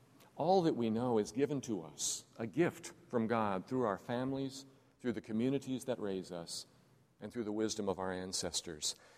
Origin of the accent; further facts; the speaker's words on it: Texas, United States; I'm a Texan.